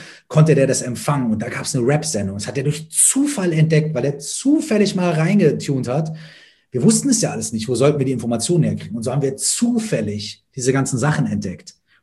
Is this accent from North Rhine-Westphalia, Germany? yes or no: yes; Minden, North Rhine-Westphalia, Germany; Dann habe ich mit 13, 14 meinen ersten Auftritt gehabt auf dem Stadtfest bei uns in Minden.